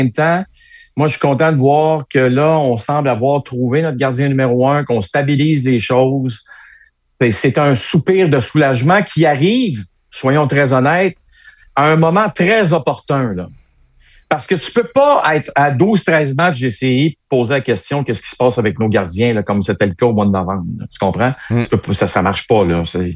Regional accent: Hull, Quebec, Canada; Mais c'est mieux qu'à Hull, là où j'ai grandi

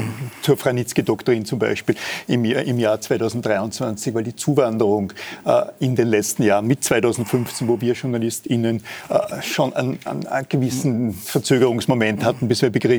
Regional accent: Upper Austria, Austria; und mag als Oberösterreicher die oberösterreichische FPÖ nicht unbedingt verteidigen

